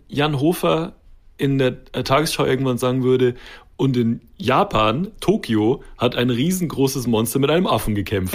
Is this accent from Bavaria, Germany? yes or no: yes; Bavaria, Germany; jemand aus der Oberpfalz, wo ich herkomme, hat mal so eine, jetzt hätte ich wahrscheinlich sparen, so eine Sonnentafel gefunden